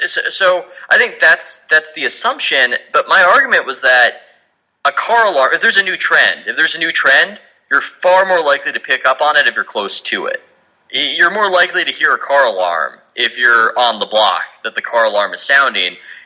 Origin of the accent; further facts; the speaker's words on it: California, United States; I love watching better basketball in my hometown. I love watching the Bay Area get more invested in it